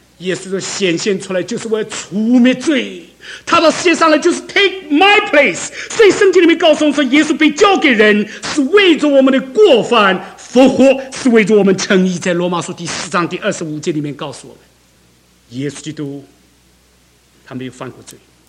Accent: China; 我们中国人的思想里面觉得罪是要杀人放火，那才是罪人，偷盗奸淫那才是罪人。

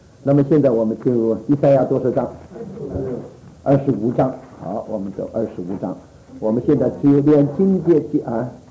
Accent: China; 这个他们美国人叫我们中国人讲为 Sing Song English， 因为我们读英文好像读中文一样。

